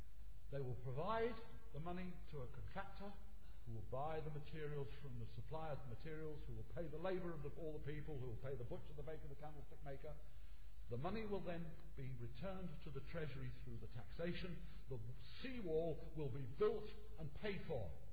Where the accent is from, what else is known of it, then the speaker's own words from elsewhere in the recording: Jersey; moved away; I actually came to this country as a refugee. I may look white, but I come from the Channel Islands, a little group of islands to the south of England, not far from the coast of France, and I came here because of fascism.